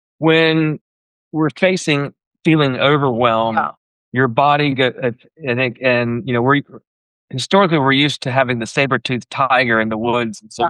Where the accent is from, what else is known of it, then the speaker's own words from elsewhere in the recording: North Carolina, United States; Well, no, we're from the Tar Heel State. Tar Heel State.